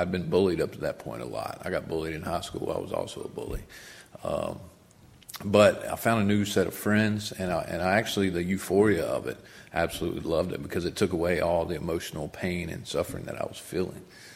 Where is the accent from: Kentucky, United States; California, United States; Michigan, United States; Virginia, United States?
Virginia, United States; Floyd; also born or lived in Roanoke; When I was 2.5 years old, I got adopted by a school teacher and a postal worker from Floyd County, and that's where I was raised, was in Floyd.